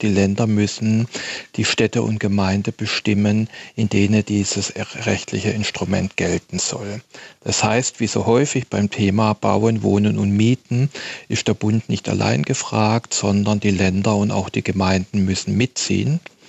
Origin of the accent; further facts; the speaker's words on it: Konstanz, Baden-Württemberg, Germany; aus Baden-Württemberg, in meiner Heimatstadt Konstanz